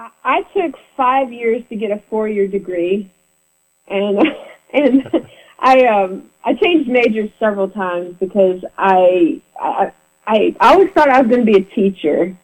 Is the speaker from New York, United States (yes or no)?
no; St. James, Minnesota, United States; So I'm from St. James, Minnesota